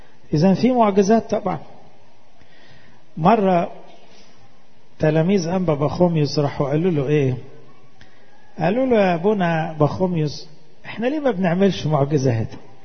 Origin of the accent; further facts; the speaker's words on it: Egypt; احنا كمصريين عندنا عيب وحش ان احنا نعمم